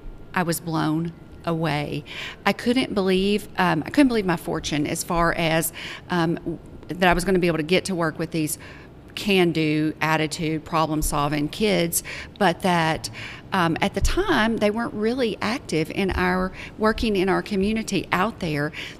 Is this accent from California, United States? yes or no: no; Keough, Arkansas, United States; I'm from Keough, Arkansas.